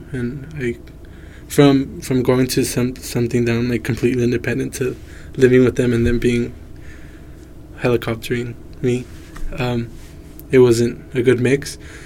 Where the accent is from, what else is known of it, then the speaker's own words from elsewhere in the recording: Compton, California, United States; also born or lived in Long Beach / Hesperia / Victorville / Altadena; I was born in Long Beach. Before foster care, I was living in Compton, like in the project.